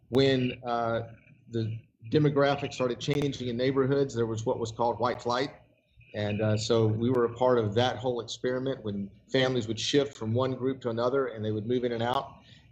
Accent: Memphis, Tennessee, United States; I was born in 1960, so I was born right in the middle of the civil rights movement, and I grew up in Memphis, Tennessee.

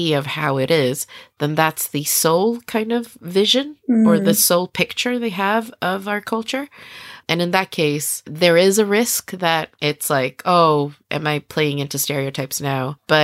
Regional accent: Sweden; I was born and raised in Sweden and grew up here.

